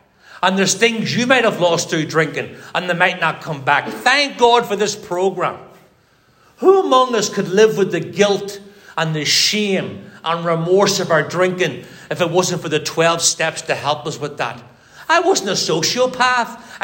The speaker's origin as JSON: {"language": "English", "region": "Northern Ireland", "country": "United Kingdom", "tie": "born or raised there", "said": "So I'm growing up in Northern Ireland."}